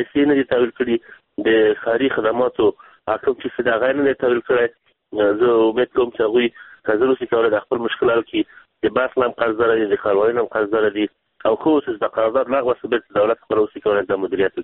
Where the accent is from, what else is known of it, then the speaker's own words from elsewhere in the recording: Baghlan, Afghanistan; خو د یو بغلاني په حیث او د یو افغان په حیث